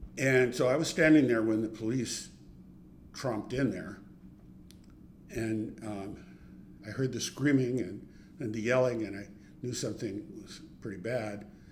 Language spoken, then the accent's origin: English; Honolulu, Hawaii, United States; I grew up in Honolulu. And the residential area in Honolulu where I lived called Kailua, we had a Marine base there.